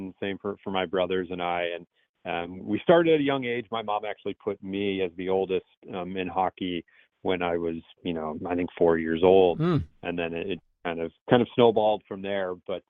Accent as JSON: {"language": "English", "town": "St. Louis", "region": "Missouri", "country": "United States", "tie": "born or raised there", "also_born_or_lived": "New Jersey / Ohio", "said": "Yeah, so I was born in New Jersey, just outside of New York City. My family pretty quickly moved to Ohio. I lived there for about half my childhood. And then later on to St. Louis, where I went to high school."}